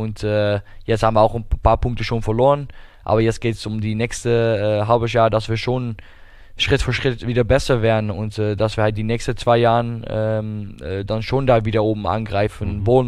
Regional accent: Rotterdam, South Holland, Netherlands; German is a second language; Ich bin quasi ein Stadtkind, deswegen, ich liebe die Großstädte.

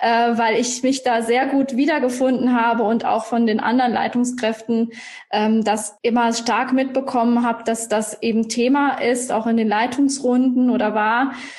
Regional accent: Iserlohn, North Rhine-Westphalia, Germany; now in Munich, Germany; ich komme ursprünglich aus Iserlohn, auch NRW, bei dir um die Ecke.

